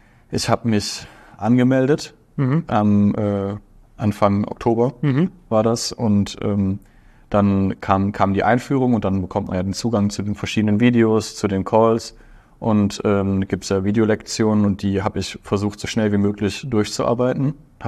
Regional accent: Aachen, North Rhine-Westphalia, Germany; Ich komme aus Aachen.

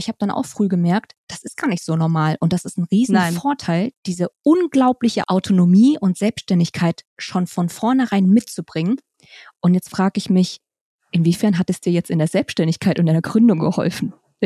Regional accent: Germany; born there; Ich bin ja in Deutschland geboren, aber habe vietnamesische Eltern

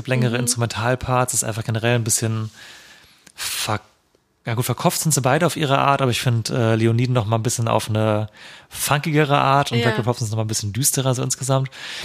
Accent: Marburg, Hesse, Germany; Campus Festival damals war auch in Marburg, meine Heimatstadt damals

